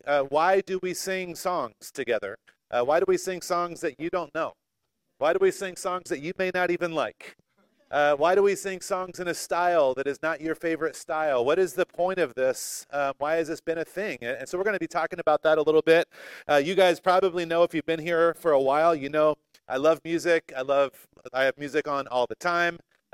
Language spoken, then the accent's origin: English; North Carolina, United States; but I grew up in North Carolina. I grew up going to the State Farm. 4-H exhibits.